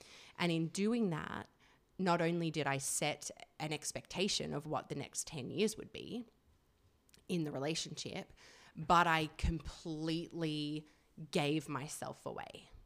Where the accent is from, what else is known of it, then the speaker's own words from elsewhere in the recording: Australia; moved away as an adult; also born or lived in United Kingdom; And so I moved from Australia to the UK.